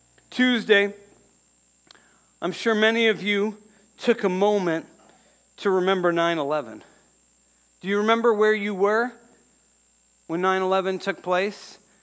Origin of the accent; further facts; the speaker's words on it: New York, United States; we're from New York State. My family is.